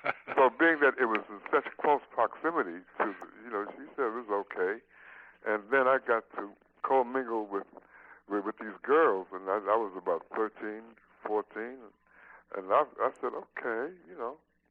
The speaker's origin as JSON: {"language": "English", "town": "New York City", "region": "New York", "country": "United States", "tie": "born or raised there", "said": "I grew up in Harlem, 122nd Street between 7th and 8th, three blocks from the immortal Apollo Theater."}